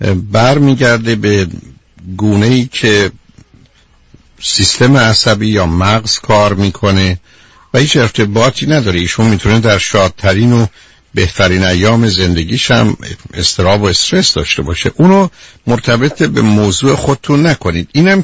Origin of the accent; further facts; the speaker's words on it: Iran; منم که ایرانی هستیم